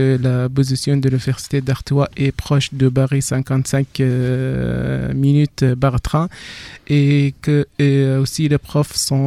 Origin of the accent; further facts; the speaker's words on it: Sabha, Fezzan, Libya; French is a second language; Je viens de la Libye et ma ville est considérée la quatrième capitale après Tripoli, Benghazi, Misrata et la quatrième c'est Sabha.